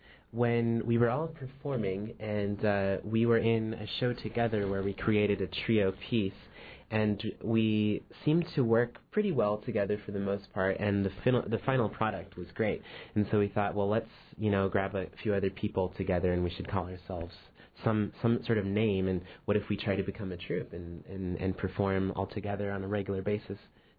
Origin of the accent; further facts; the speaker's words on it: Juneau, Alaska, United States; I grew up in Juneau, and then I found myself in Seattle studying theater